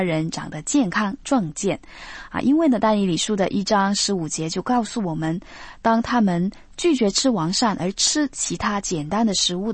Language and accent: Chinese; China; 那我们中国人啊，最注重就是吃了